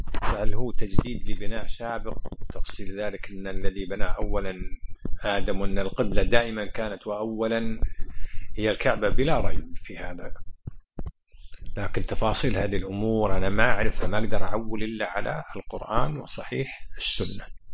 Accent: Kuwait; ضعف التجارة اللؤلؤ عندنا في الخليج عموما وفي الكويت خصوصا

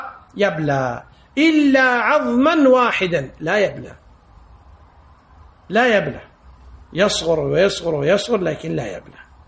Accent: Kuwait

